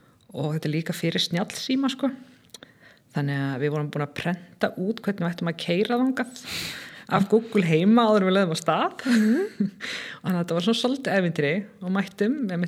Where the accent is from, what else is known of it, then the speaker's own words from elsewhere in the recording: Garðabær, Capital Region, Iceland; Já, ég alveg upp í Garðabænum og það var bara mjög fínt sko.